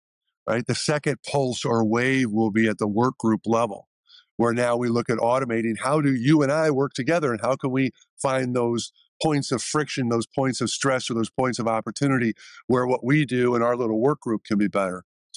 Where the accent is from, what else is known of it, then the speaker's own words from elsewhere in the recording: Bloomington, Illinois, United States; I grew up in the Midwest. I grew up in Bloomington, a child of State Farm Insurance.